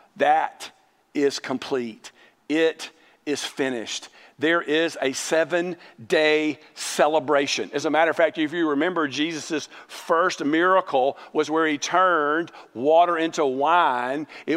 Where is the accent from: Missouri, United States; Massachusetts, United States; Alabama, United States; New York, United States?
Alabama, United States; Mobile; I grew up in Mobile, and I don't like Mardi Gras